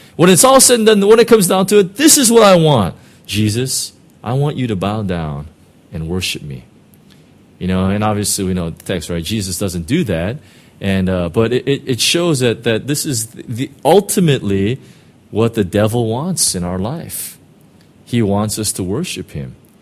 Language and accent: English; Costa Mesa, California, United States; It's actually in Costa Mesa, my hometown.